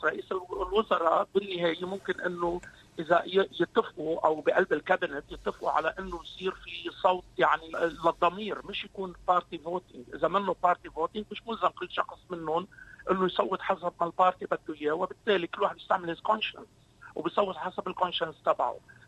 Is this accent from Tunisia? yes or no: no; Syria; يعني أنا سوري أنا ما بحب أقول my partner